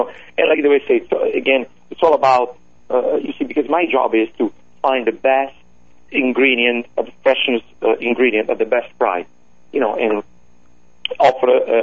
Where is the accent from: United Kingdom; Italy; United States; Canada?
Italy; northern Italy; also born or lived in Calabria; Yeah, well, I was born in Calabria, but then actually I was raised north of Italy.